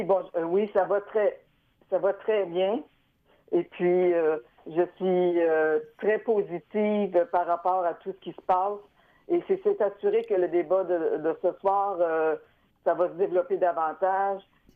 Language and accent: French; Lebel-sur-Quévillon, Quebec, Canada; born or raised there; also born or lived in Sullivan